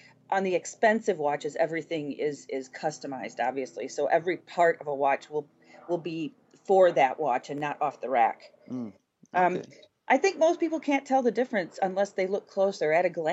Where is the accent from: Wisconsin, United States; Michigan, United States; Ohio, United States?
Michigan, United States; Detroit; born there; I like the fact I was born in Detroit, so I really like the fact I like what Chanel is doing.